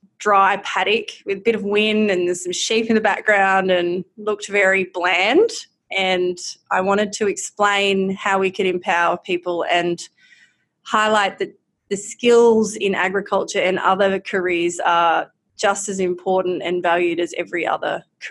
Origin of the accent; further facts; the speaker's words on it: Coonamble, New South Wales, Australia; now in Trangie, Australia; I'm originally from Coonamble and grew up there, and my family have been there for as long as I can remember.